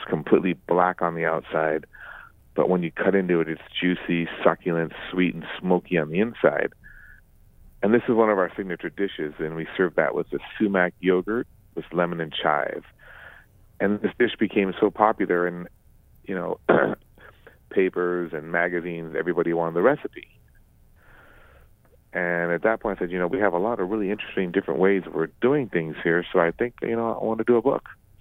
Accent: Santa Monica, California, United States; Yeah, so I was born and raised in the Santa Monica, Venice area. I grew up to a French father and an American mother.

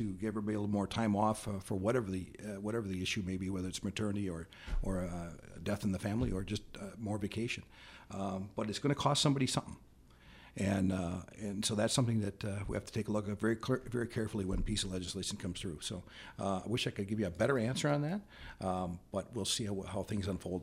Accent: Rhinelander, Wisconsin, United States; This is why I never left my hometown community of Rhinelander.

